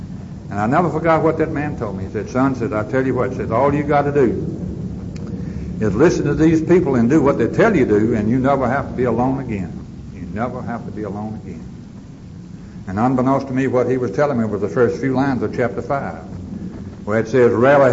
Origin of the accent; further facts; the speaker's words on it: Roanoke, Virginia, United States; And I went back to my hometown. My mother bankrolled me, and I had a place to stay when I got back to Roanoke